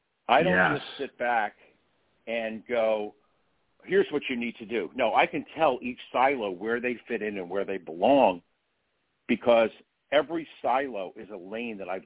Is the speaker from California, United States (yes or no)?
no; Philadelphia, Pennsylvania, United States; I am from Philadelphia